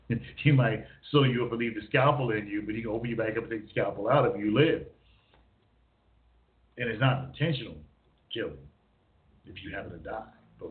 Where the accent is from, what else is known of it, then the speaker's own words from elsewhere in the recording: United States; I mean, I am an American. I'm an American.